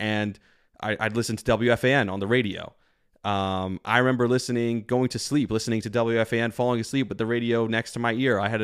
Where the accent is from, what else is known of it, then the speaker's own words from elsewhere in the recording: Passaic, New Jersey, United States; I'm from Bergen County, from Passaic originally, New Jersey. Grew up in an Orthodox Jewish family.